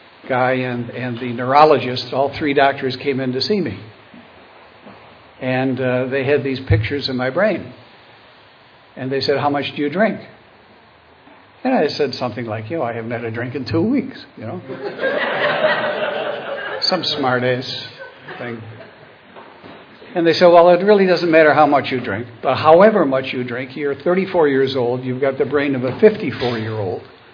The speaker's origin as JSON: {"language": "English", "town": "Buffalo", "region": "New York", "country": "United States", "tie": "born or raised there", "said": "Born and raised in Buffalo, went to school at John Carroll University in Cleveland, Ohio, a Jesuits college, and I had a nice, privileged upbringing."}